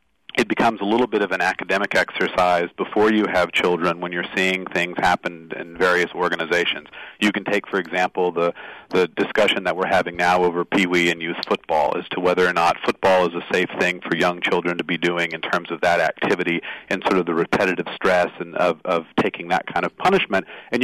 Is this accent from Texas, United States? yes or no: yes; Plano, Texas, United States; I think of the two things that were sort of most important to me growing up in Plano were being a member of the Cub Scouts and the Boy Scouts throughout my life and playing baseball throughout my life.